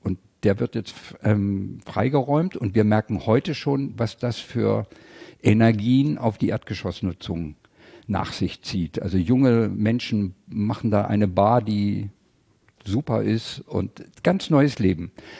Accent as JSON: {"language": "German", "region": "South Germany", "country": "Germany", "said": "ich komme aus Süddeutschland"}